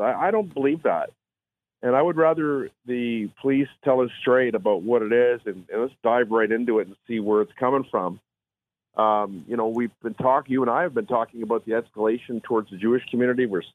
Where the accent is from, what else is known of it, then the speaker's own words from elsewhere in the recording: Canada; We're all Canadian.